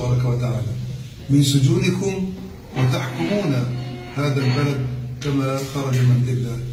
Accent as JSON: {"language": "Arabic", "country": "Palestine", "said": "الزنازير الإسرائيلية التي أمضينا فيها كفلسطينيين سنوات طويلة في سجن السرايا وفي سجن العسكري في الخيام"}